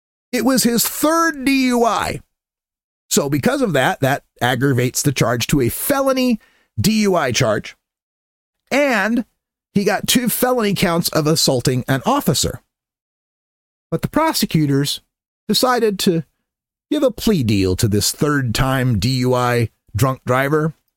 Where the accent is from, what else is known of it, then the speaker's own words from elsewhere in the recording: Nampa, Idaho, United States; Meanwhile, over in Nampa, my hometown in Nampa